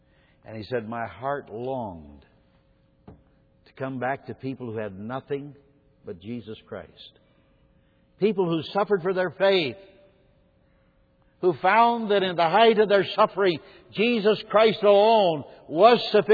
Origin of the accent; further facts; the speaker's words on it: Berne, Indiana, United States; I'm from Bern, Indiana, and we had a little place called Hap's Place.